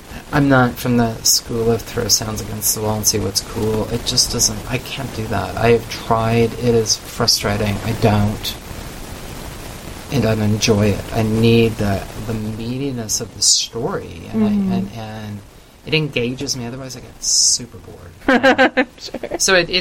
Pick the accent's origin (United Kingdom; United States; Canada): Canada; I come from Canada, you know, away from kind of the scenes.